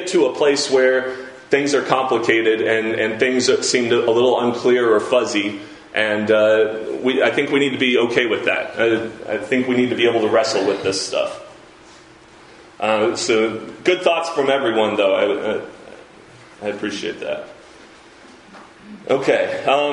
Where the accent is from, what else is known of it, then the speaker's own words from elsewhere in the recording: Illinois, United States; I come from Southern Illinois, where there's like one traffic light in my hometown.